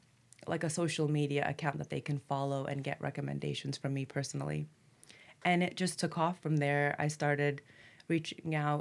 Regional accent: Brooklyn, New York, United States; moved away as an adult; now in North Carolina, United States; I was born in Brooklyn to Palestinian immigrants and raised there by them in a very conservative family with strict cultural mores. And when I was 19, I had an arranged marriage and moved here to North Carolina, and I've been living here since.

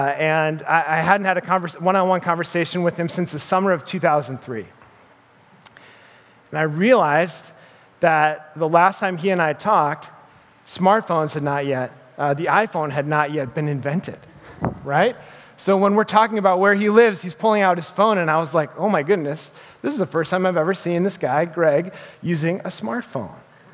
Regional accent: Chicago, Illinois, United States; I mean, I'm from Chicago, where there's millions of people everywhere

